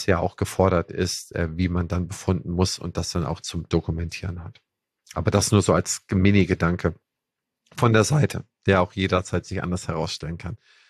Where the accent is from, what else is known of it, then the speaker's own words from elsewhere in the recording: Schleswig-Holstein, Germany; du als Holsteiner, ich als Holsteiner, wo wir Erntezeit haben